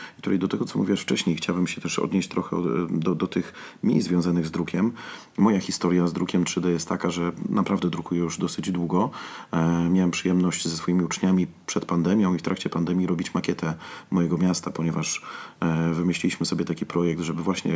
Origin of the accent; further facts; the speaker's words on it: Radom, Masovian Voivodeship, Poland; A ponieważ ja pochodzę z Radomia